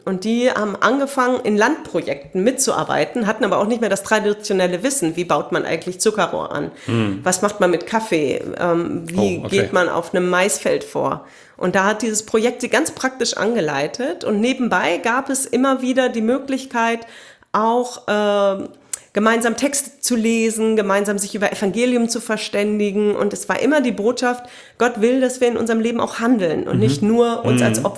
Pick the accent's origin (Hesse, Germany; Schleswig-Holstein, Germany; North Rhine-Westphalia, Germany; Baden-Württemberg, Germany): North Rhine-Westphalia, Germany; Ja, ich bin geboren im Sauerland, wenn ich mal so weit aushole. Sehr gerne da aufgewachsen